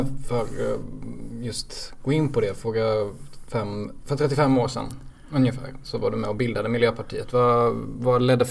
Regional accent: Småland, Sweden; Ja, det är jag smålänning

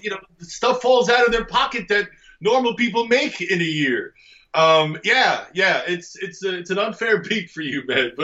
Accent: New Jersey, United States; Now, you got to remember context for me. I grew up in Jersey.

